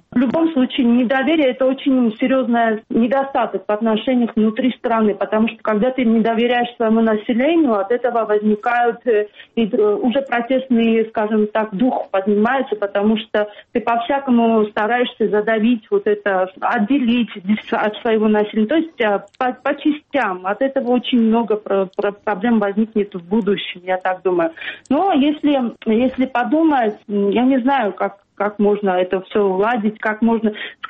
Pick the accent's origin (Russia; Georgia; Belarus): Georgia; Akhalkalaki, Samtskhe-Javakheti; почему я из Ахалкалаки поехала туда